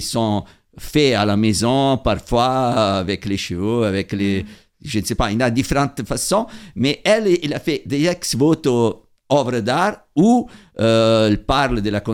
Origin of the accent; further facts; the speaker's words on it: Italy; Oh, et je suis italien, des fois ça me vient napolitain.